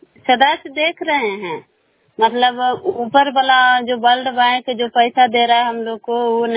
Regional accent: Raghunathpur, India; मैं रघुनाथपुर के रहने वाले हूँ।

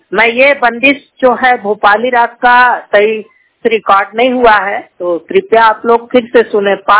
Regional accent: Kushinagar, Uttar Pradesh, India; मैं यूपी से हूँ, गोरखपुर जिला कुशीनगर।

